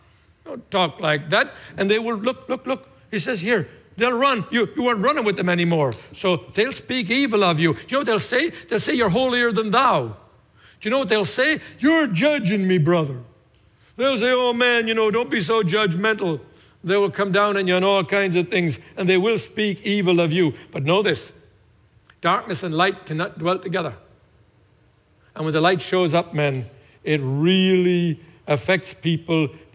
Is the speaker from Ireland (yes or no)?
yes; Tipperary, Munster, Ireland; it is true that in my hometown of Tipperary